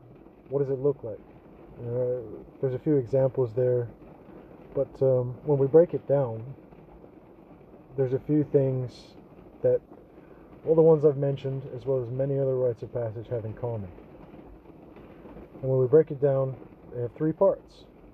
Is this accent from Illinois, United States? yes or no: no; Clare, Michigan, United States; Growing up in Central Michigan, there's a large Amish community in Central Michigan. I was actually born in Clare, Michigan, and in Clare there's a really large Amish community, as well as Mennonites.